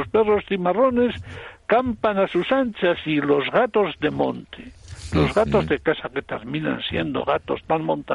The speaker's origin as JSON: {"language": "Spanish", "region": "Castile and León", "country": "Spain", "tie": "born or raised there", "said": "Yo en el norte de Palencia, ya sabes que cerquita de mi pueblo"}